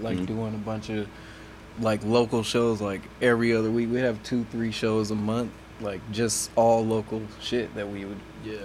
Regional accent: Colorado, United States; But that's why I moved out there. I'm from Colorado.

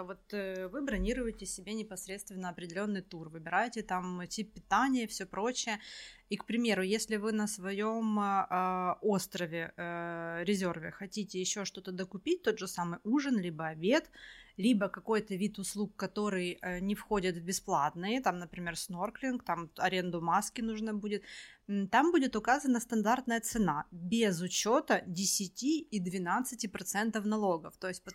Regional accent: Ukraine; если вы из такой невероятно развитой страны, как мы, из Украины путешествуете

